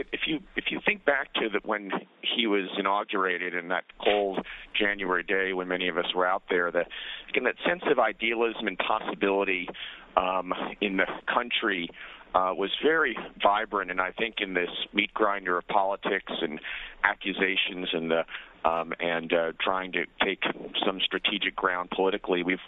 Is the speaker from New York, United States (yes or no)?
yes; New York City, New York, United States; I'm a New Yorker and grew up there and was honored by my high school kind of in the aftermath of the Nobel Prize.